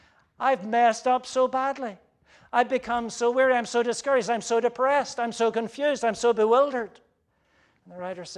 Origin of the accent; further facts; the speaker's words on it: Ireland; now in United States; When I was growing up in Ireland, we didn't do show and tell. That was an American thing. It never found its way across the Atlantic.